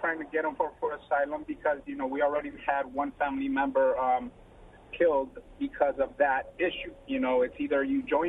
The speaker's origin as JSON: {"language": "English", "country": "El Salvador", "said": "I am from El Salvador, but my cousins are from Honduras"}